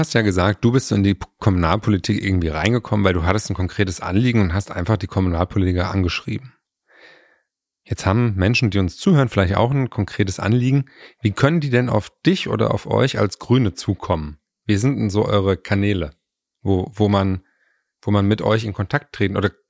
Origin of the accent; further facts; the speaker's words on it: Rhineland-Palatinate, Germany; ich komme aus der Pfalz, nehmen wir mal Pirmasens, ja.